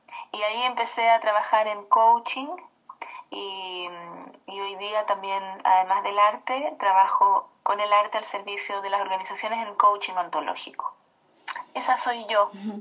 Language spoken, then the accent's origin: Spanish; Chile; Yo soy chilena, soy cantautora chilena